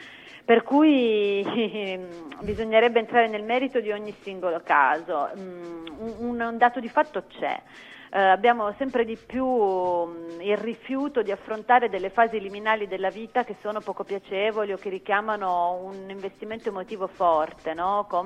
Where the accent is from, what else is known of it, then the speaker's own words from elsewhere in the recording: Apulia, Italy; perché ero tornata in Salento dopo molti anni e mi chiedevo appunto che cosa potessi dire io su questa mia terra dopo un po' di anni di assenza